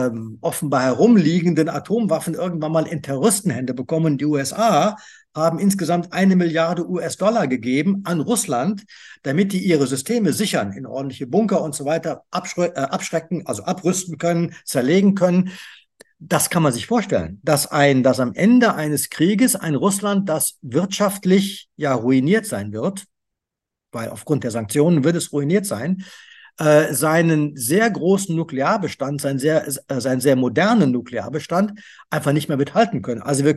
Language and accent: German; Bonn, North Rhine-Westphalia, Germany; Ich komme aus Bonn.